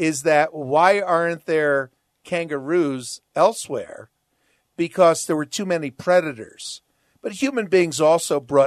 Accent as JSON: {"language": "English", "region": "New Jersey", "country": "United States", "tie": "born or raised there", "said": "I grew up in New Jersey. We had the Delaware Water Gap."}